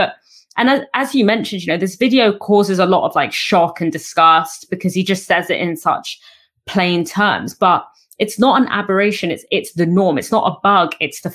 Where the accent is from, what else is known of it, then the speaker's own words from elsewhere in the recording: London, United Kingdom; the area that I grew up in London